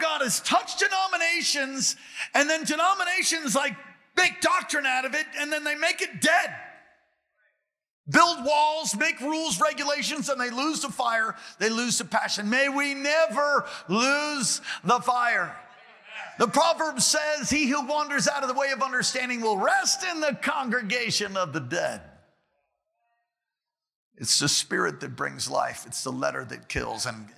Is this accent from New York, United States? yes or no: yes; New York City, New York, United States; I'm from New York originally, born in New York City on the Lower East Side. At St. Vincent's Hospital